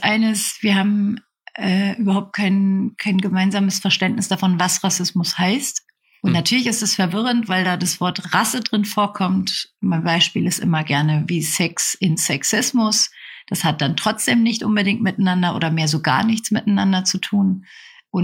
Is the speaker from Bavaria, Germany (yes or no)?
yes; Nuremberg, Bavaria, Germany; Ich komme aus Nürnberg